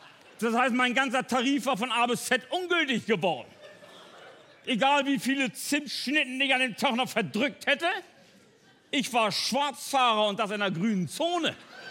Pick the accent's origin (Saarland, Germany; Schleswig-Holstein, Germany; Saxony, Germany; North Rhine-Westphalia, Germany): Schleswig-Holstein, Germany; Itzehoe; ich komme ja aus Itzehoe. Das liegt oben in Schleswig-Holstein.